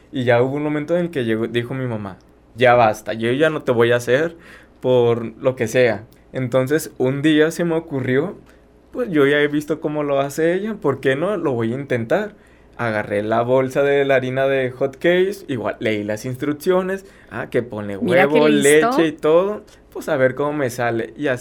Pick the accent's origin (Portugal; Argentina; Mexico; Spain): Mexico; lo que es propio de nuestra cultura como mexicanos.